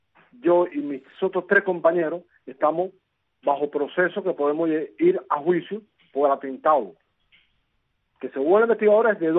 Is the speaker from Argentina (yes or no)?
no; Camagüey, Cuba; de aquí de la ciudad de Camagüey.